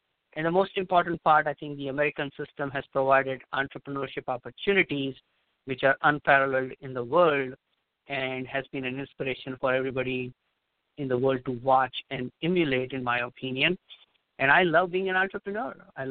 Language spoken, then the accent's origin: English; India; born there; Anyway, so I was born in India, and my background is interesting.